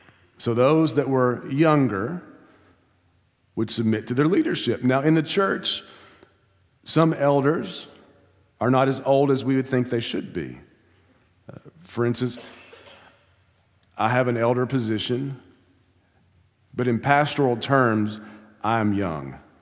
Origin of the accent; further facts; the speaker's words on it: United States; I'm an American. We don't do that.